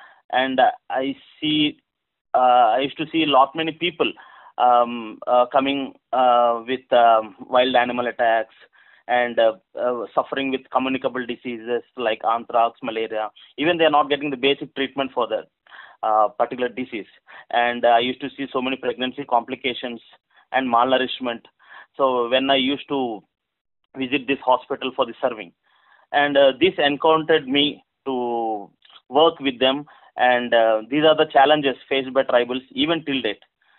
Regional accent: Visakhapatnam, Andhra Pradesh, India; English is a second language; now in Hyderabad, India; I'm basically from Visakhapatnam, Andhra Pradesh, and settled in Hyderabad.

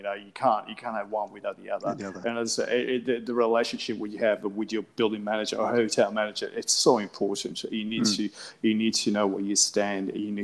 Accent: Venice, Veneto, Italy; As you know, I was born and raised in Venice, and hospitality and tourism perhaps is in my blood.

